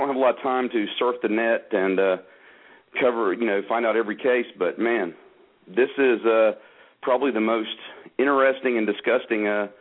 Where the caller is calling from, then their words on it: Georgia, United States; And being here in Georgia, I'm ashamed of that.